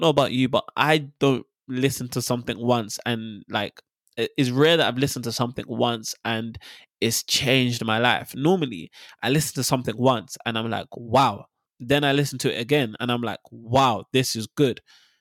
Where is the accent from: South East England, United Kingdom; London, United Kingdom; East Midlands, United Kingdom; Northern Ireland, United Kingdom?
London, United Kingdom; Dagenham; So I grew up in Dagenham, East London. I went to school in Romford, but technically I was just always in Dagenham, East London.